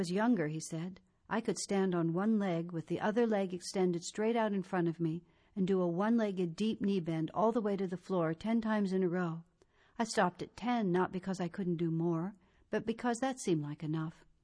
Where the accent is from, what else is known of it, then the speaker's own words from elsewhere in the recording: Australia; She is American, but I'm from Australia. Down under, we don't much like authority figures